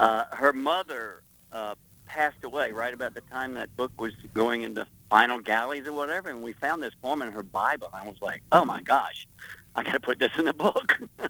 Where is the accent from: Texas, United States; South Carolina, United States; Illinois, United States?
South Carolina, United States; Greenville; because he's from my hometown in Greenville, South Carolina.